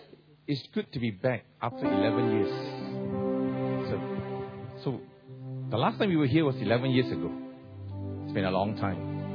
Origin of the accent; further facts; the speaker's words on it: Ipoh, Perak, Malaysia; we are from Ipoh City in the state of Perak in Malaysia, West Malaysia that is. Okay. As you can see, we are Chinese.